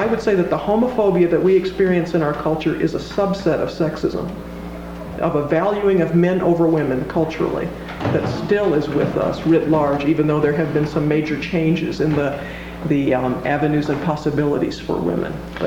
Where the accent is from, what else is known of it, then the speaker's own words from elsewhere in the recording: Deep South, United States; I grew up in the Deep South where the term lesbian carries that negative connotation that you're speaking of, but I've lived now for 20 years in the Midwest where it does not.